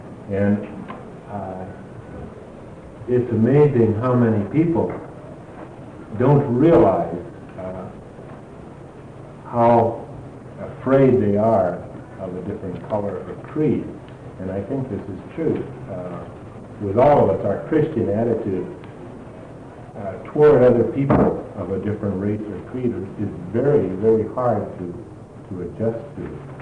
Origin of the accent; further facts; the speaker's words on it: Lima, Peru; I was born and raised in Lima, Peru